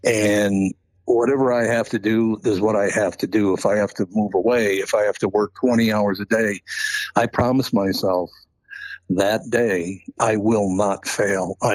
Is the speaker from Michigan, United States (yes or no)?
no; Minneapolis, Minnesota, United States; I grew up very poor in North Minneapolis, grew up in a very tough neighborhood.